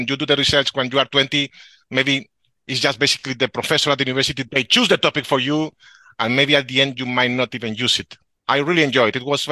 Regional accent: Madrid, Community of Madrid, Spain; English is a second language; I'm from Madrid, from Spain.

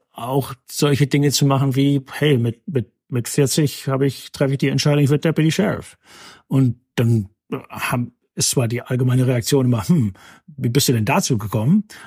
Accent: North Rhine-Westphalia, Germany; born there; ich bin gebürtiger Westfale

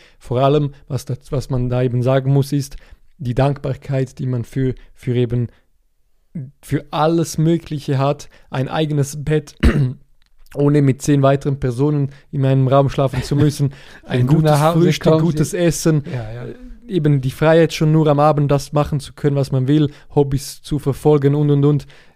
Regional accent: Switzerland; ich wohne in der Schweiz, ich bin Schweizer

